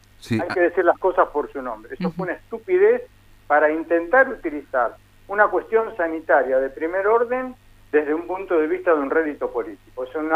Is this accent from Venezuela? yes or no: no; Argentina